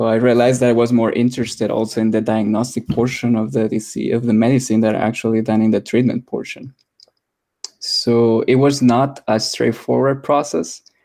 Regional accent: El Salvador; moved away as an adult; now in United States; I'm not originally from here. I was born and raised in El Salvador, Central America.

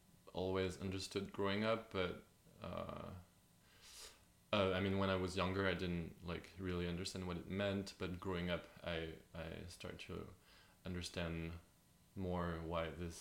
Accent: Clermont-Ferrand, Auvergne-Rhône-Alpes, France; and then I grew up in Clermont-Ferrand, and my parents lived in the countryside, like 30 minutes away from that small town.

